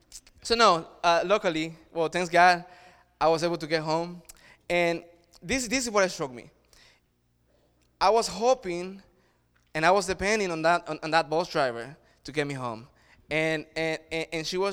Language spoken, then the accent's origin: English; El Salvador; English is a second language; Growing up, I grew up back in El Salvador, and I always say this: I have a beautiful, strong, super thick accent, and everywhere I go, it goes with me.